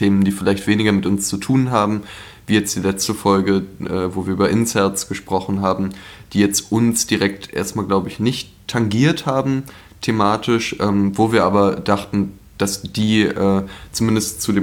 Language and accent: German; Berlin, Germany; born or raised there